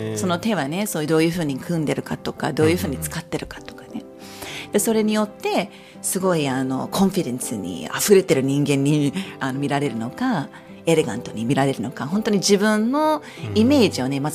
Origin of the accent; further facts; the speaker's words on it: United States; Japanese is a second language; now in Japan; 特に私はアメリカ出身ですから、こういうハグっていう習慣があるんですね